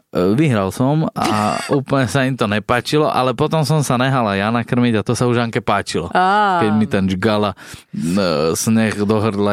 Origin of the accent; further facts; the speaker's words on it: Trnava, Trnava Region, Slovakia; u nás doma v Trnave